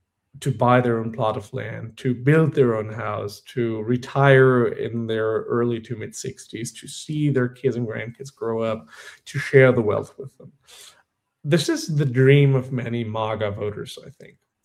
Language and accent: English; United States; but you know, as an American, this it rings home a message